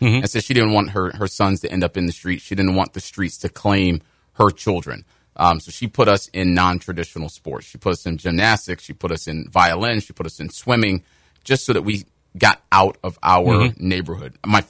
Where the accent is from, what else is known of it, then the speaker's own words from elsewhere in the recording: Washington, District of Columbia, United States; Born and raised in Washington, D.C., Chocolate City, as they call it.